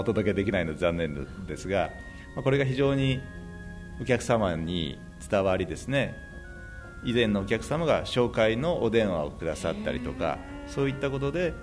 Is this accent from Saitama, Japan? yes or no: no; Okayama, Japan; 私も妻も岡山県の出身なんですが、